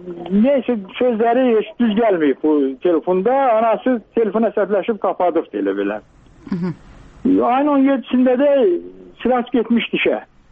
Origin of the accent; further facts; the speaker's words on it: Azerbaijan; Ağdamlı da döyüləm, Laçınlıyəm.